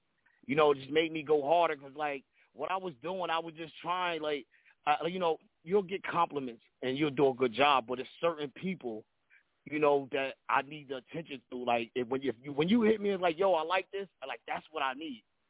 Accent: Plainfield, New Jersey, United States; I'm from Jersey, Plainfield.

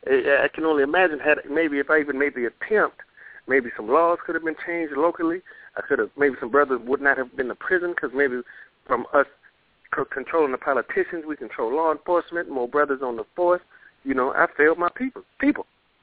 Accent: Tennessee, United States; moved away; I'm originally from Tennessee, and I've been out here about 15 years.

